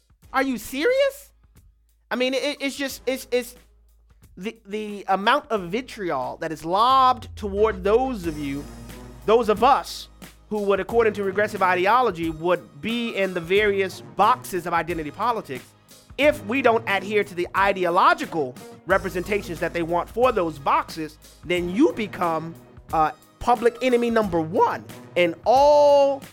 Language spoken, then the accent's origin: English; Louisiana, United States; We'll go back to my home state of Louisiana, where we have David on the line.